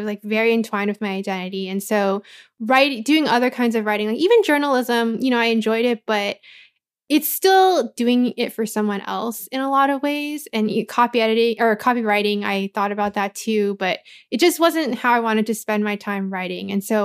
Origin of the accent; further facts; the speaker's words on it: Anaheim, California, United States; I grew up in, well, I grew up in Anaheim, but I went to school in Cypress, so very close to Cerritos. So I know that whole area.